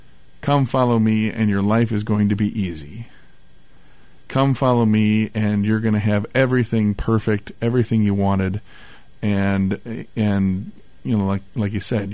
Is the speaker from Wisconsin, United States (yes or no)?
yes; Wisconsin, United States; Well, I'm from Wisconsin, yeah, but, same, you know, yeah, close, same, close enough.